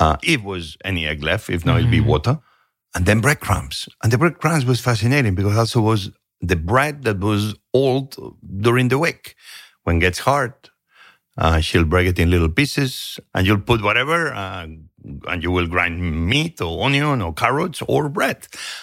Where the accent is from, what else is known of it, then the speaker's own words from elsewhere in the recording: Asturias, Spain; also born or lived in Barcelona, Spain; We were, I guess, immigrants inside Spain since I was very young because I grew up in Asturias, northern part of Spain.